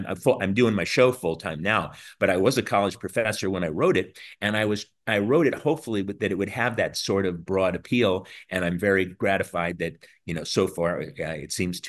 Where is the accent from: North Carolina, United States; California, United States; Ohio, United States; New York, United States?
Ohio, United States; Cleveland; When I grew up, I grew up in Cleveland. I actually grew up in Cleveland